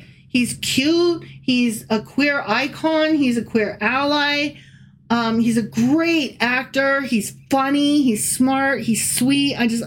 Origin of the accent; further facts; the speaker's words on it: United States; born there; I'm only 50. I was born in 75, okay? When I was born in the United States